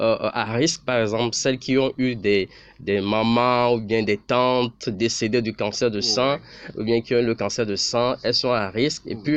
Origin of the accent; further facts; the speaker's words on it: Togo; c'est un mal qui est réel chez nous au Togo.